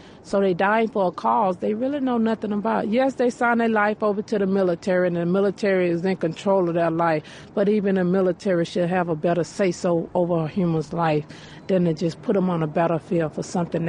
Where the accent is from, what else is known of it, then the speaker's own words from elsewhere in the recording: Oakland, California, United States; I'm from Oakland. I attend Laney College. My major is accounting.